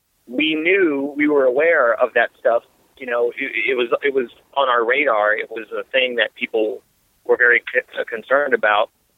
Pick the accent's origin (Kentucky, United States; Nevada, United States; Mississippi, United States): Nevada, United States; Las Vegas; Being in Vegas is the in between